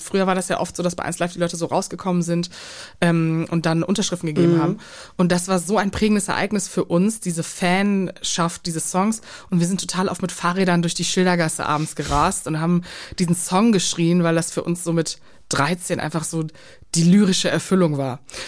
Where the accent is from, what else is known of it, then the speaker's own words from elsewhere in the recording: Cologne, North Rhine-Westphalia, Germany; wir haben ganz kurz in Sülz gewohnt, auf der linken Rheinseite. Und dann bin ich in Zollstock groß geworden, so in meiner Jugend.